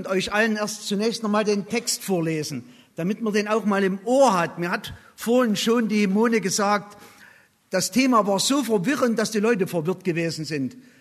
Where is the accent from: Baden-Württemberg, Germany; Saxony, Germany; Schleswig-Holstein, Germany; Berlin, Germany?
Saxony, Germany; Es ist nicht zu verheimlichen, dass ich ursprünglich aus Sachsen komme. Aber ich komme heute Morgen aus Franken.